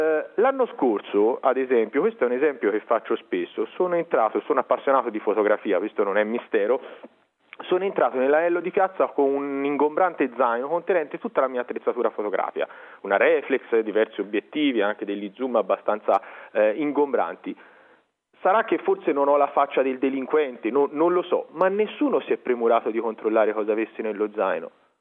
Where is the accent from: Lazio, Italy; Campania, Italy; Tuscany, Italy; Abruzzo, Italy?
Tuscany, Italy; Siena; proprio perché da senese amo la mia città, amo la mia festa